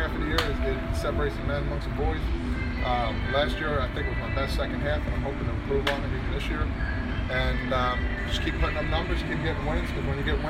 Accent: New Jersey, United States; I'm from New Jersey, okay?

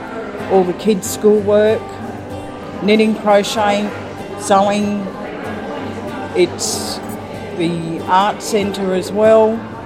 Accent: Girralambone, New South Wales, Australia; I'm from Girralambone.

